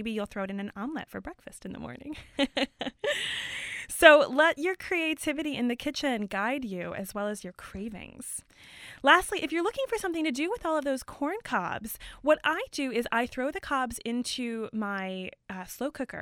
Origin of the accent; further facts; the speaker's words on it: Midwest, United States; We are talking about corn today, and I grew up in the Midwest, so nothing says summer to me like fresh, sweet corn.